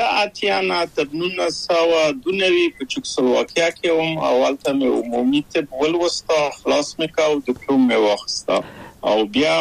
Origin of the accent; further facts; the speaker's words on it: Kabul, Afghanistan; moved away; او زه له کابل په یو دولتي بورس چکسلواکیا ته راغلم